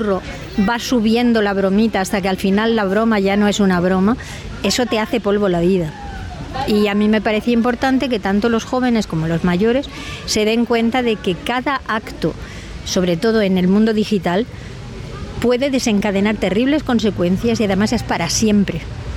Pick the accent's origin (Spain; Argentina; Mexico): Spain; moved away; por fin me dejaron volver a España. Cuando yo volví a mi tierra y vi las palmeras y las bugambillas y el cielo azul y el mar